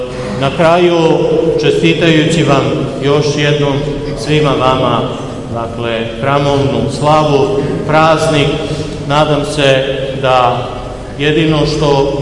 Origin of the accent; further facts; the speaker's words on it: Serbia; Mi smo Srbi nestrpljivi u većini slučajeva.